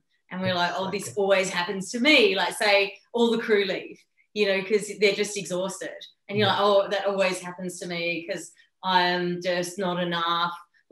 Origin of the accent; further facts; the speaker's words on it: Australia; Sorry, guys, we're Australian, we swear.